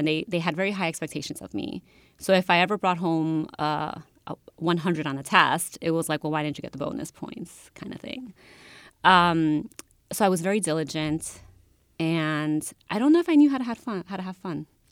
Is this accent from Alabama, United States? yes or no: no; Brooklyn, New York, United States; also born or lived in Peru; I grew up in Greenpoint, Brooklyn, in the 80s, at a time when Greenpoint was not, you know, the fun place to be that it kind of is now.